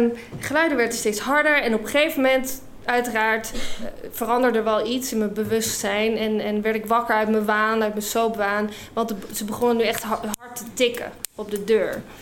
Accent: United Kingdom; Dutch is a second language; Want nogmaals, ik ben Brits.

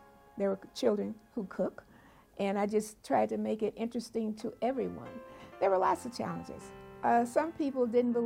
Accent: Southern United States, United States; I came from the South, where there was true hatred, where you had to get off the sidewalk if a white person was coming

